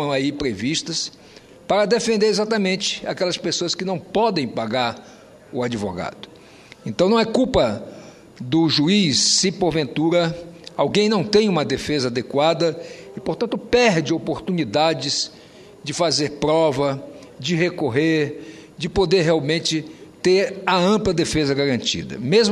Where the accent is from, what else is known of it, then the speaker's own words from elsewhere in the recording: Roraima, Brazil; born there; já que eu nasci em Roraima e sabia e vivi e senti na pele a dificuldade